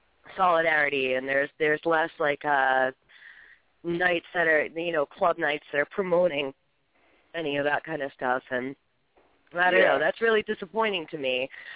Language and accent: English; Boston, Massachusetts, United States; I'm from Boston. I'm on the East Coast, and I've seen that.